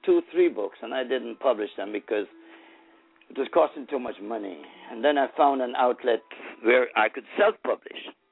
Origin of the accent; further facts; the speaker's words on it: Montego Bay, Saint James Parish, Jamaica; I wrote a chapter about my mother, Ellen, and my father, William, and myself growing up in Montego Bay